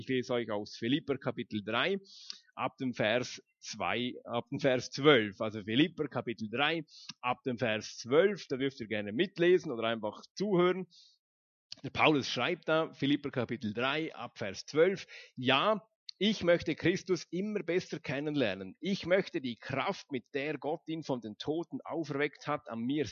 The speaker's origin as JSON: {"language": "German", "country": "Liechtenstein", "said": "Eigentlich bin ich ja Liechtensteiner. Ich habe den Schweizer Pass abgegeben"}